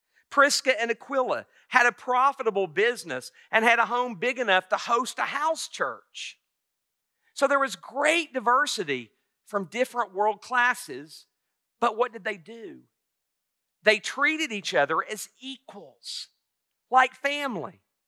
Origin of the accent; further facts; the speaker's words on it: Tennessee, United States; I have more in common with them than people that might be from my hometown back in Tennessee